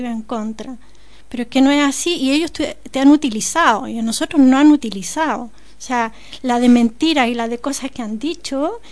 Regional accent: Chile; now in Barcelona, Spain; uno como chileno llega a Barcelona y quiere otra cosa

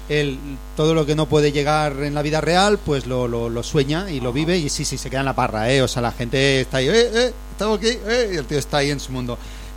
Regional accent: Spain; siendo español me atraen menos

